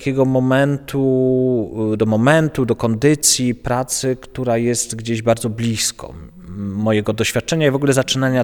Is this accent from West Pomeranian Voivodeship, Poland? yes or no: no; Kraków, Lesser Poland, Poland; a ja jestem z Krakowa, ja w Krakowie zaczynałem pracować